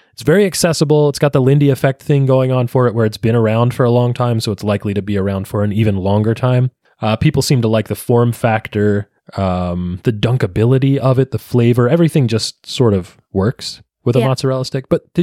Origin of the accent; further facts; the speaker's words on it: New Jersey, United States; You know how some of our friends and family say the word mozzarella because we are from New Jersey?